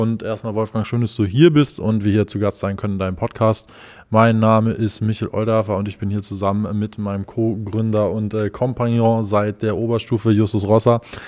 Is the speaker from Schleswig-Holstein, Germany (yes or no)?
yes; Schleswig-Holstein, Germany; Wir sind im Endeffekt Lübecker oder Ratzeburger. Also wir kommen aus Schleswig-Holstein.